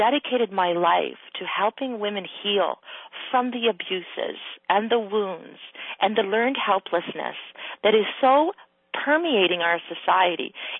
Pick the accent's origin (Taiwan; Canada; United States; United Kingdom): Canada; and even here in Canada because I'm Canadian.